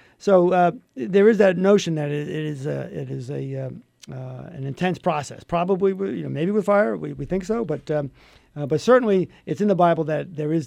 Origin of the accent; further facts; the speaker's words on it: New York, United States; Sure, I grew up in New York, and you know, we had lived through a couple of transit strikes there, and it's just everything's a mess.